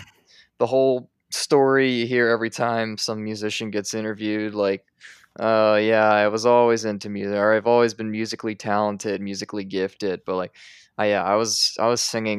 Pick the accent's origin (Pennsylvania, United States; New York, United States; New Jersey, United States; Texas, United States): Pennsylvania, United States; It is my actual name and my stage name. I come from Bucks County, Pennsylvania. Right outside of Philadelphia.